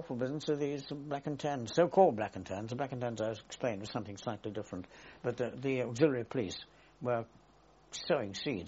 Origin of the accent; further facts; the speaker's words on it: England, United Kingdom; as an Englishman